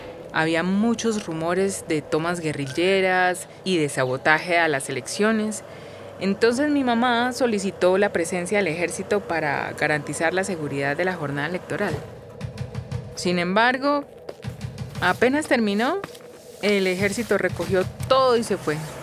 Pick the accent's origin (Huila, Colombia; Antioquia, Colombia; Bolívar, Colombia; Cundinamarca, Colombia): Huila, Colombia; San Jacinto; Yo soy de San Jacinto, una tierrita perdida entre las montañas del Huila. En 2003 yo tenía 10 años.